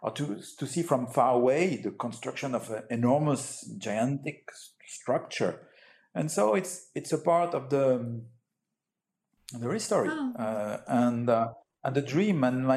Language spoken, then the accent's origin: English; Nantes, Pays de la Loire, France; English is a second language; I'm coming from Nantes.